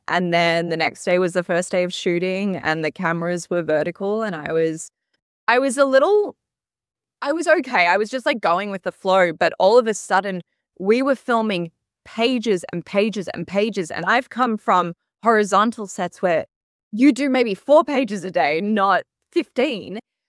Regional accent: Australia; moved away as an adult; now in New York, United States; Yeah, born and raised in Australia.

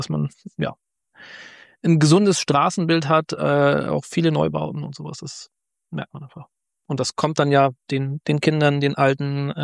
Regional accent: Schleswig-Holstein, Germany; als Schleswig-Holsteiner

